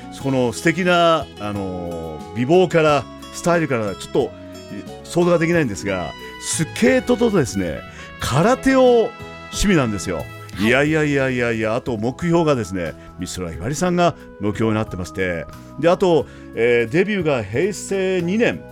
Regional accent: Kochi, Japan; accent: Tosa dialect; これを僕高知弁で言う、土佐弁で言うと、

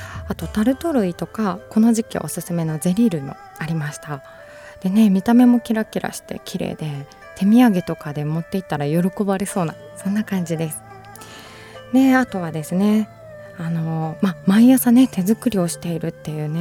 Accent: Iwata, Shizuoka, Japan; 私ね、まあ、岩田出身ということなので袋井はすぐ隣なんですけどね

